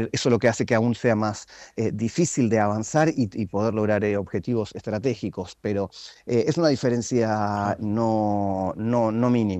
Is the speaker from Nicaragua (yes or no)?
no; Argentina; pero como argentino, yo los invitaría a ponerse en lugar de tener que ver a los vecinos